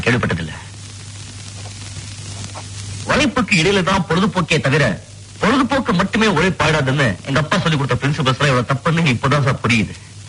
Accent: Ayyampettai, Tamil Nadu, India; என் சொந்த ஊர் ஐயம்பேட்டை

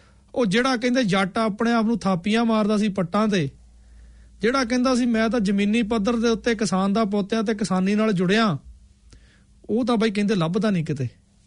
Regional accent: Punjab, India; born there

